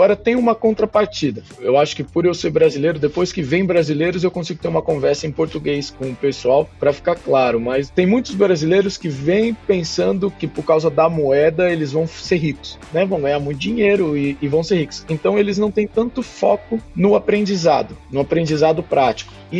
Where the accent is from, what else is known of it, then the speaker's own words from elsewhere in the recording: Brazil; eu como um bom brasileiro, eu fico no pé desses caras aí. Eu falo, né, se algum brasileiro vier pra cá